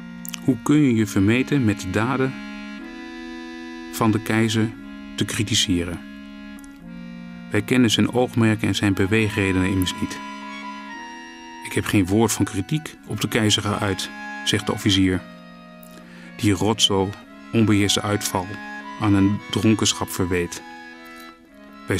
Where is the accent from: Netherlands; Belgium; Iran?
Netherlands; toen werden wij pas ingevlogen als Nederlanders